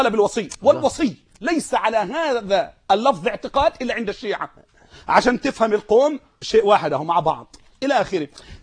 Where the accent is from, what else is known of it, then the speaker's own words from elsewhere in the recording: Mansoura, Dakahlia, Egypt; كان مش لاقي ياكل عندنا في المنصورة